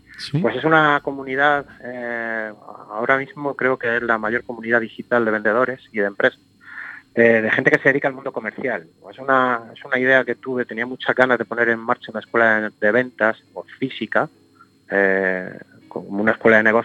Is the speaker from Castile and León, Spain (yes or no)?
no; Granada, Andalusia, Spain; yo soy de Granada, ¿vale? Y estudiar en Madrid pues cuesta un dinero